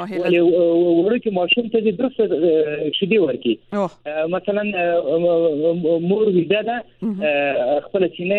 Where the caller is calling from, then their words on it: Maiwand, Kandahar, Afghanistan; د کندهار د ولایت څخه، د میوند ولسوالۍ.